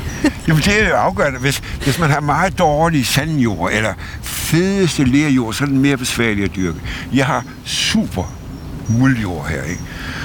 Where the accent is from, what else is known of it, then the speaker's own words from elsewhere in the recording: Region of Southern Denmark, Denmark; accent: South Jutlandic; Ja, jeg snakkede sønderjysk. Det var jeg voksen op nede i Sønderjylland.